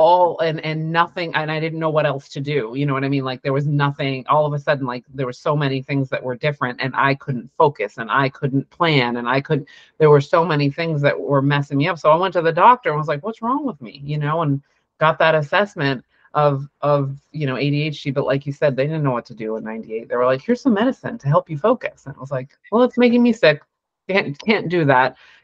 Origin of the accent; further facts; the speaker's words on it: Massachusetts, United States; born there; also born or lived in New Hampshire; I did not love living in New Hampshire. I got out of there as soon as I could. I was born in Massachusetts.